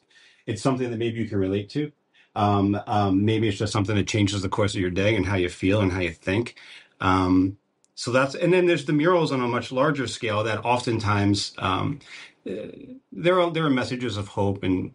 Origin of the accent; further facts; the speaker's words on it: Clifton, New Jersey, United States; also born or lived in Paterson / Elmwood Park; So I was born in Paterson, St. Joseph's. I grew up in Clifton, then Elmwood Park, and then moved to Montclair.